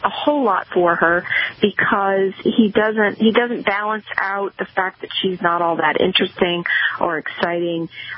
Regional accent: Virginia, United States; This is my home state. I live in Virginia.

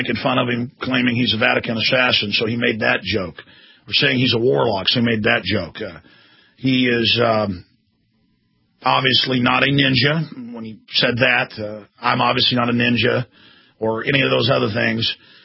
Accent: Texas, United States; Yes, folks, I chew tobacco. I'm from Texas, okay? I'm a redneck.

